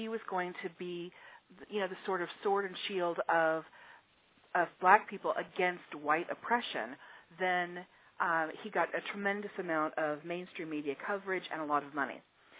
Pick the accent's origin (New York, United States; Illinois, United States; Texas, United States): New York, United States; Where I'm from New York, but I'm not in New York right now.